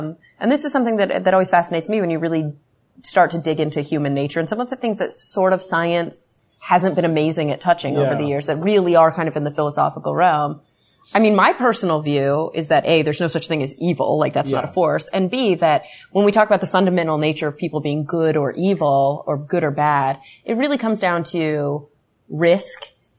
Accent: Texas, United States; And when you grow up in the Bible Belt, like I grew up in Texas, I didn't know any other atheists.

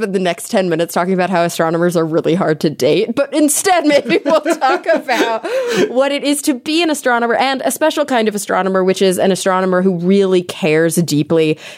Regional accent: Plano, Texas, United States; now in Los Angeles, United States; I'm from Plano, not as cool, which is right outside of Dallas.

